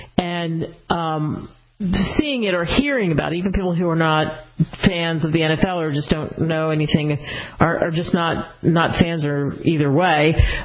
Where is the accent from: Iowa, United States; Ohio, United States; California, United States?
Ohio, United States; Cincinnati; I'm originally from Cincinnati, and we're, some of us anyway, are Bengals fans